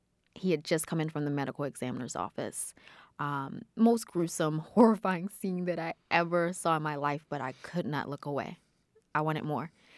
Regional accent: Baltimore, Maryland, United States; I grew up in Northeast Baltimore. And this funeral home was in the middle of West Baltimore, in the middle of the hood.

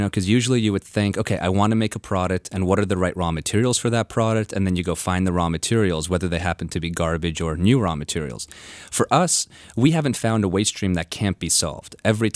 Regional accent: Canada; moved away as an adult; now in United States; I'm originally from Canada and then moved down, went to Princeton for undergrad. And to be honest, my friends in Toronto, where we were living

